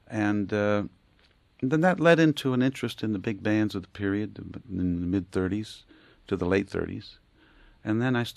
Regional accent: Aliquippa, Pennsylvania, United States; I played in many, around my hometown in Aliquippa.

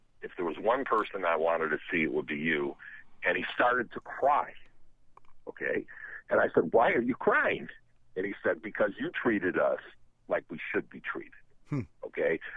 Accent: Oak Park, Michigan, United States; Yes, I grew up in Oak Park, Michigan.

